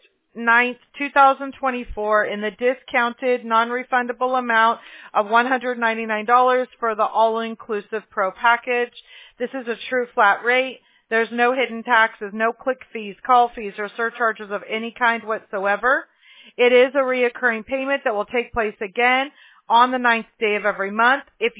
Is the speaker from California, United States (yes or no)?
yes; California, United States; also born or lived in Mobile, Alabama; I've been in California since I was 5 years old. But I was born in Mobile, Alabama, and I've gone back quite a few times, so.